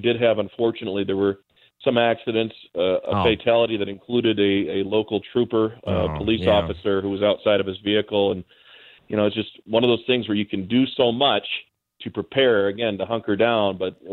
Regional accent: Michigan, United States; we're from the Great White North in Michigan, and we get some tough winters.

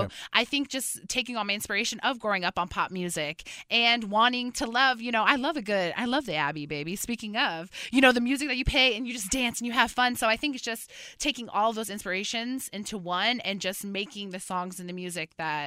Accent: New York, United States; now in Los Angeles, United States; Like, I'm from New York, baby. Like, I just moved to LA like 3-4 months ago. So I really grew up in New York.

